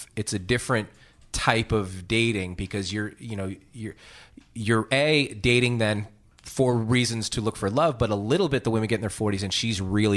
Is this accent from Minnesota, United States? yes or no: no; New York, United States; I'm from New York originally.